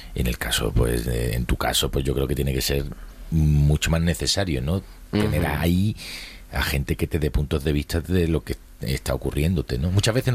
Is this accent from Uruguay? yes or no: no; Málaga, Andalusia, Spain; now in Madrid, Spain; yo me fui de mi ciudad de origen, pues ha sido muy necesario en mi vida. Uh-huh. En Madrid, si no, me habría dado algo chungo, me habría vuelto a Málaga, seguro.